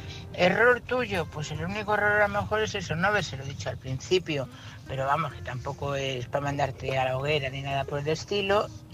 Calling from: Madrid, Community of Madrid, Spain; corresponsal de Madrid, trabajando.

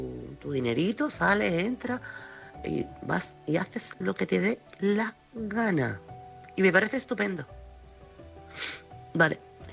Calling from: Chiclana, Andalusia, Spain; corresponsal de Chiclana.

